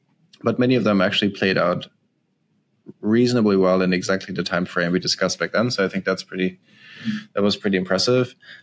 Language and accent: English; Bavaria, Germany; So I grew up in Germany, somewhat close to Munich, so southern Germany.